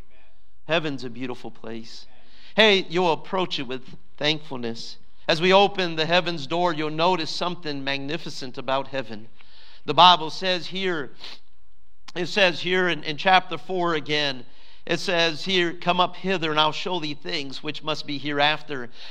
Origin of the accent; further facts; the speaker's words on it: Texas, United States; Well, I tell them I'm from Texas.